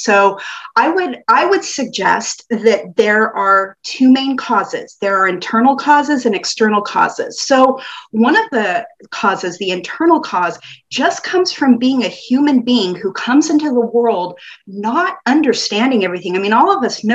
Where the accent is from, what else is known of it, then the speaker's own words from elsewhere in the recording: Oregon, United States; So first of all, I had the pleasure of growing up in Oregon in a big extended family.